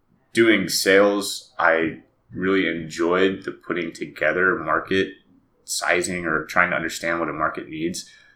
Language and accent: English; Fort Worth, Texas, United States; So I grew up in North Texas. I was born and raised in Fort Worth.